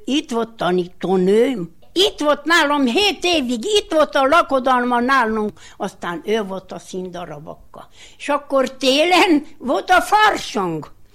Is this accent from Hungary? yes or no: no; Kükülővár, Alba County, Romania; Én itt születtem, ha Jóisten úgy akarja, itt halljak meg, hogy itt temessenek el.